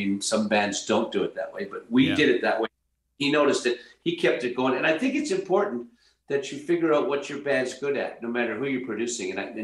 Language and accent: English; Canada; I think Canada is very proud of the fact that we're Canadian, and we're very proud to be Canadian.